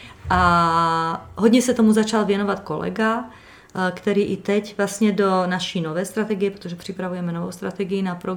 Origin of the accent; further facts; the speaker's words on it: southern Slovakia, Slovakia; Možná je to proto, že pocházím z vesnice, ze Slovenska, z jižního